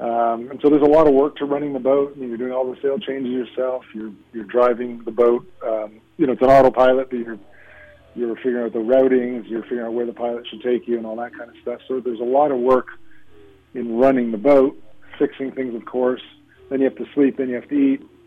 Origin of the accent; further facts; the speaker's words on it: Canada; accent: Canadian; Yeah, a bit of an accent there.